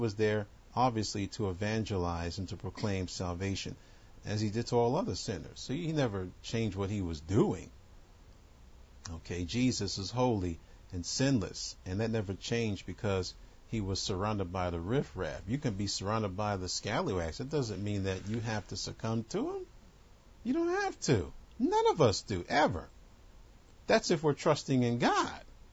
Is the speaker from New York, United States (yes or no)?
yes; New York, United States; Now, I grew up in New York, so I, you know, figured I'd seen pretty much everything that New York had to offer.